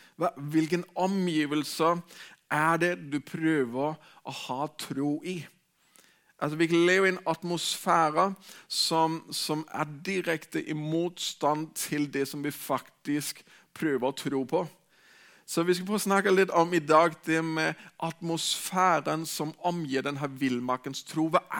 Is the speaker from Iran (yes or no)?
no; Denmark; Norwegian is a second language; jeg er dansk, hvis du er ny her i menigheten, så er det fordi jeg klarer ikke de der R'ene og alt sånt.